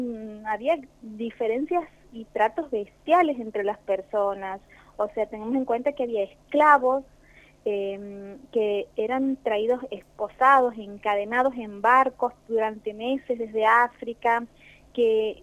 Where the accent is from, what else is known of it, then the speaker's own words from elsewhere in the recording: Argentina; esa historia que forma parte también de la historia de los argentinos, y que es, obviamente son los albores de la patria nuestra